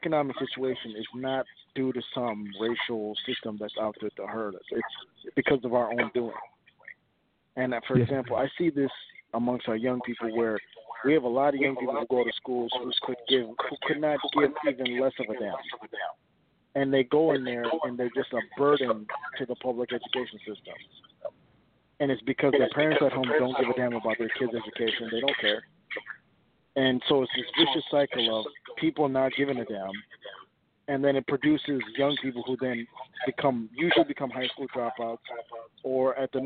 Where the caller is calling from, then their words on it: Canton, Ohio, United States; Right now I'm in Canton, Ohio.